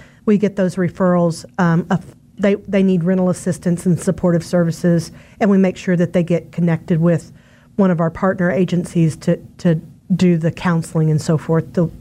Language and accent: English; Oklahoma, United States; now in Kansas, United States; So I'm originally from Oklahoma, and I'm clergy. I met my husband in grad school, and he brought me back to Kansas.